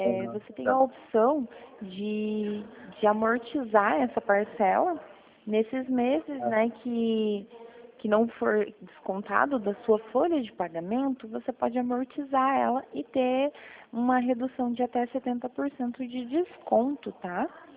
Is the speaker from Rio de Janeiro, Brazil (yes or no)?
no; Toledo, Paraná, Brazil; Eu sou de Toledo, eu tô perto.